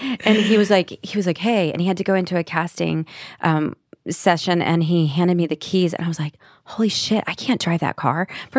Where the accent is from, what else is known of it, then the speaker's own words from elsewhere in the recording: Nashville, Tennessee, United States; I didn't know anything. I was so young. I was from Nashville, Tennessee. I literally knew nothing.